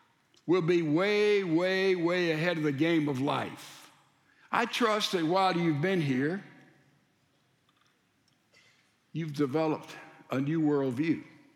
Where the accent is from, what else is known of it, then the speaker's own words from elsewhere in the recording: Laurel, Mississippi, United States; When I was a boy, I grew up in Laurel, Mississippi, a little town in South Mississippi, about 18,000 people.